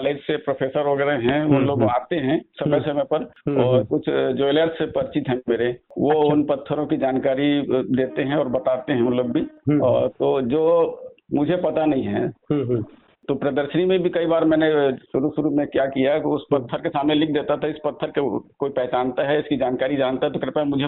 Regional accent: Madhya Pradesh, India; born there; मेरा जन्म सतपुड़ा की वादियों में हुआ है, समझ लीजिए।

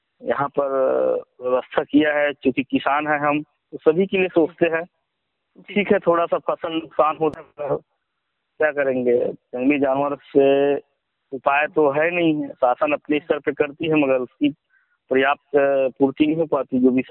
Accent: Chhattisgarh, India; मेरा गांव ऐसे जिला मुख्यालय राजनांदगांव से 16 किलोमीटर और दुर्ग जिला मुख्यालय से 22 किलोमीटर के बीचों बीच है

